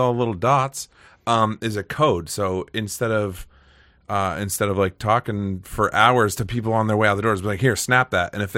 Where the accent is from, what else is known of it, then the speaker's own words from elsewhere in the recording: Nantucket, Massachusetts, United States; I'm from an island. I'm from Nantucket in Massachusetts.